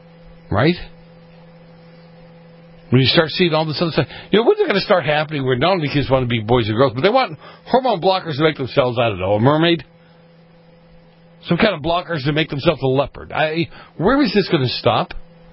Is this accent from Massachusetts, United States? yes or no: yes; Boston, Massachusetts, United States; On this day in history, March 17th, the British troops got chased out of Boston, my hometown.